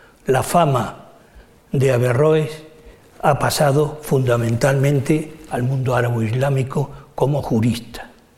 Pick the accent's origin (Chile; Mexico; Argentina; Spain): Spain; como españoles, como estudiosos